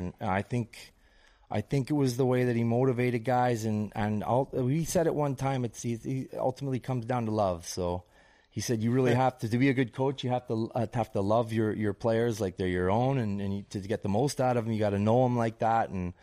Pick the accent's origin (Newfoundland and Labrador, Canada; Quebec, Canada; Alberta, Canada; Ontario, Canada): Alberta, Canada; Redwater; Like, I'm from Edmonton, right? You got to understand this.